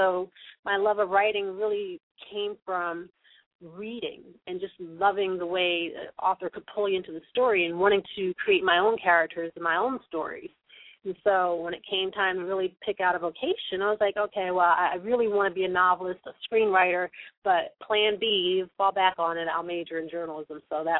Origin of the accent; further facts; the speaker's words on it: New Jersey, United States; now in Los Angeles, United States; Sure. Well, I am from New Jersey. I've been living in California for so long that I consider myself an honorary Los Angelino.